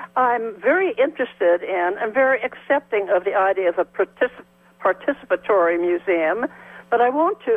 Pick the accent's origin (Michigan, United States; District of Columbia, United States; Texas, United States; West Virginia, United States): District of Columbia, United States; Washington, D.C.; I grew up in Washington, D.C., where museums were free, and there was the gorgeous National Gallery.